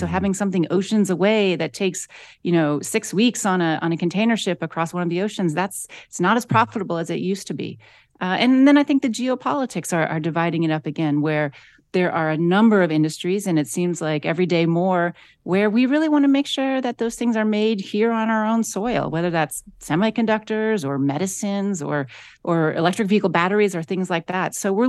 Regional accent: Akron, Ohio, United States; I grew up in Akron, Ohio, and that's definitely a place that has suffered a lot in the last 30, 40 years.

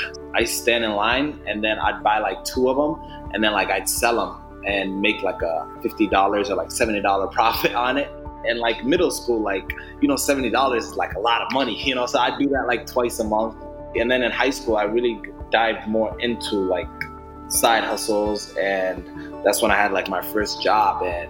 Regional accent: Des Moines, Iowa, United States; I grew up in Des Moines, Iowa, and pretty much, you know, the Somali community and like minority community isn't as big over there

